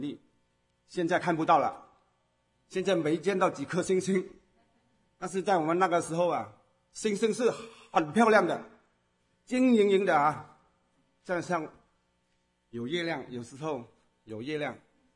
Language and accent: Chinese; Zhongshan, Guangdong, China; born there; 我的是1950年出生在中国的广东中山县。